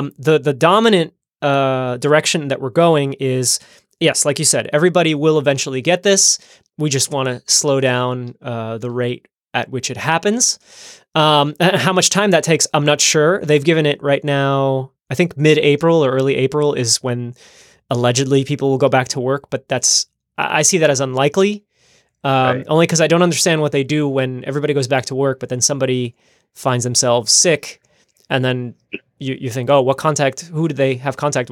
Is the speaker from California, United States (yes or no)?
no; New Jersey, United States; when I think of your county, and a lot of my home state of New Jersey as well, people would resist.